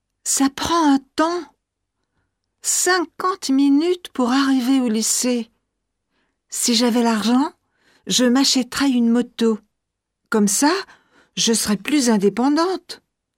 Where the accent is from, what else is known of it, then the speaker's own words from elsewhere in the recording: French Guiana, France; now in Paris, France; Je viens de Guyane.